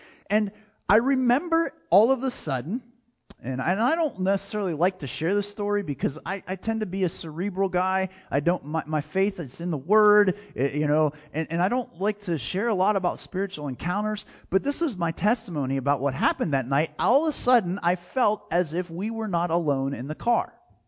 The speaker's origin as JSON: {"language": "English", "region": "Pennsylvania", "country": "United States", "tie": "born or raised there", "said": "I was back in my hometown of Pennsylvania working to make some money."}